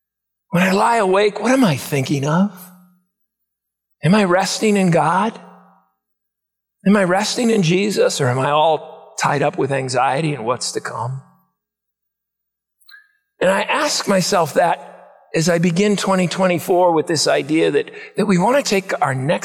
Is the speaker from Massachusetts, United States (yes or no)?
yes; Boston, Massachusetts, United States; When I was growing up in Boston in the 1960s